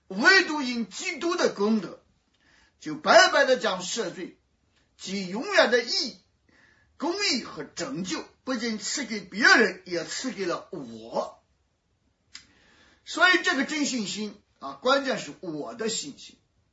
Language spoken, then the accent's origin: Chinese; China; 所以说我们中国人，我们的信仰啊，对真理的爱慕太缺乏了啊。